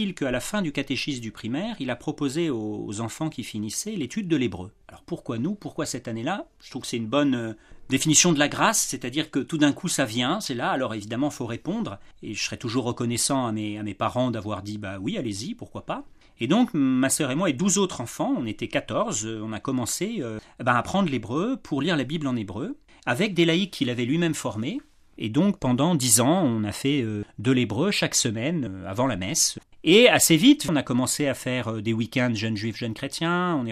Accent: Boulogne-Billancourt, Île-de-France, France; avec ma sœur, avec ma famille, nous avons grandi près de Paris, à Billancourt.

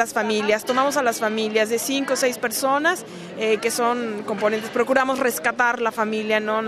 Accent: Mexico City, Mexico; now in Rome, Italy; Yo soy mexicana y vengo de México, del Distrito Federal.

